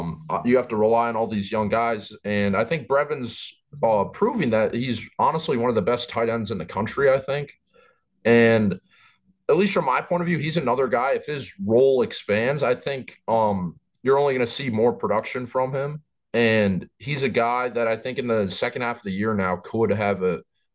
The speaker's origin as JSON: {"language": "English", "region": "Minnesota", "country": "United States", "tie": "born or raised there", "said": "Growing up in Minnesota, you get the Gophers games"}